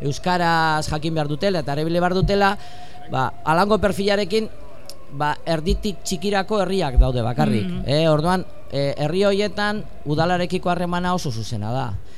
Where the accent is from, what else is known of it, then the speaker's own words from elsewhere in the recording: Basque Country, Spain; Gu euskalduna gara, normaltasun osoan, pozarren bizi dugu eta aurrera